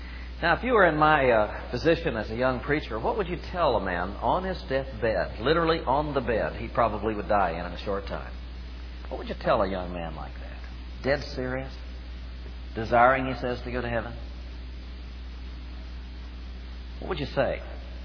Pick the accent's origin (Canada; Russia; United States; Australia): United States; Kansas City; I'm from Kansas City, these people from Springfield.